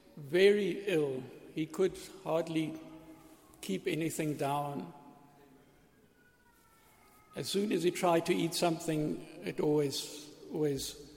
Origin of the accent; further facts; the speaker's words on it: Dalton, KwaZulu-Natal, South Africa; We grew up in the Dalton area and we had so many friends.